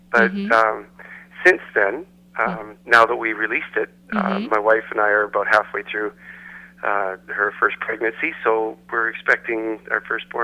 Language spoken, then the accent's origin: English; Canada; when I go down to Nashville, being a Canadian, you got to be careful what you work at over there without a working visa